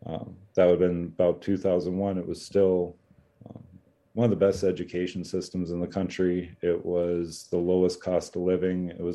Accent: Bismarck, North Dakota, United States; also born or lived in Lair, United States; I'm born and raised in North Dakota, originally from Lair. When I was about five or so, my folks moved from Lair to the Bismarck area, and I grew up ranching and helping my dad manage ranches around the Bismarck area.

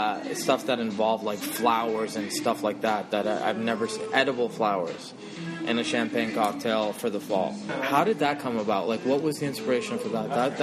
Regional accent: London, United Kingdom; also born or lived in India / Europe / America; I grew up in India and Europe and in America, and when growing up in London, it's like you didn't need a reason to drink champagne.

